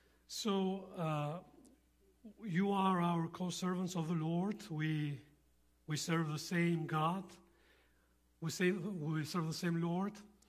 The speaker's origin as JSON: {"language": "English", "town": "Korçë", "region": "Korçë County", "country": "Albania", "tie": "born or raised there", "moved": "as an adult", "lives_now": "Athens, Greece", "said": "So we are both Albanian Americans, born and raised in Korçë, Albania. And we have been serving in Greece, in Athens, since 1996 with the church."}